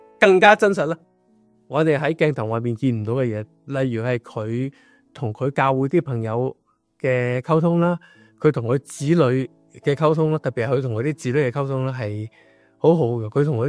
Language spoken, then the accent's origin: Cantonese; China; 又有我嚟自中国嘅中国人啦